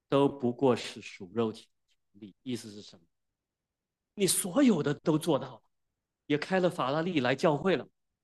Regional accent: Wenzhou, Zhejiang, China; 现在不用中国人，只有我一个温州人。

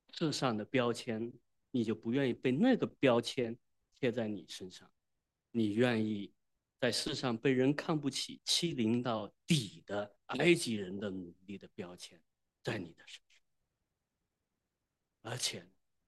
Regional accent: southern China, China; 我是南方人，我是南方人。

